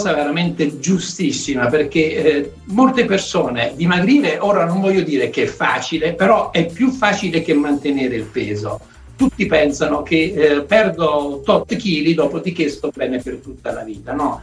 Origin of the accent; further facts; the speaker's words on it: Naples, Campania, Italy; accent: Neapolitan; Io sono un famoso pasta asciuttaro, lo sentite anche dal mio accento partenopeo.